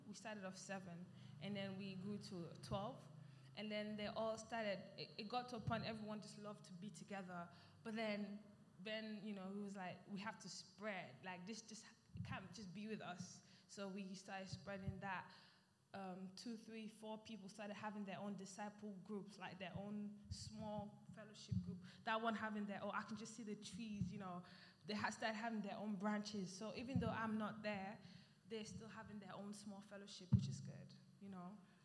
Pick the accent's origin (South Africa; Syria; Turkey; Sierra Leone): Sierra Leone; now in United States; And I'm from Sierra Leone. So I went back. I normally go for holiday in my hometown.